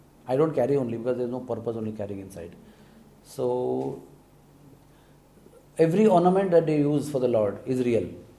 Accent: Mulki, Karnataka, India; In fact, the last day we are going to my hometown, my mother's hometown, Mulki

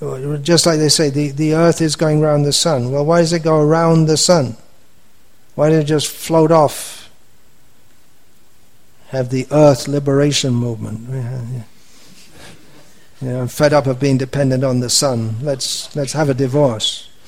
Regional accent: England, United Kingdom; I am an Englishman, I am almost 64 years old, this body is me

